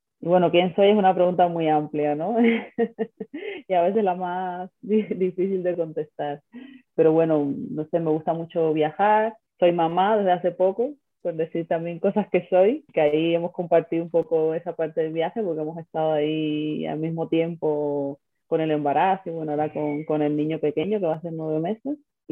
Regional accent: Cuba; moved away as an adult; now in Madrid, Spain; soy cubana, como muchas de tus otras entrevistadas, pero vivo en Madrid hace 11 años ya. Vine para España cuando estaba en mitad de la carrera.

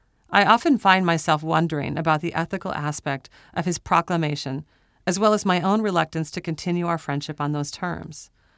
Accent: Portland, Oregon, United States; We're recording here in Portland, Oregon, in my hometown

